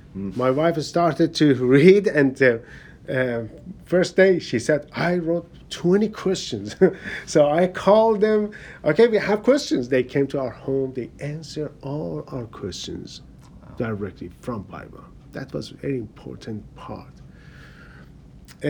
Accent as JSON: {"language": "English", "country": "Iran", "tie": "born or raised there", "also_born_or_lived": "Cyprus", "moved": "as an adult", "said": "I was born in Iran, in Islamic Republic of Iran, and because I was born there, I was Muslim. So I grew up, but I grew up as a strong Muslim. I was the call to prayer man. And in 1997 for work, I moved to Cyprus."}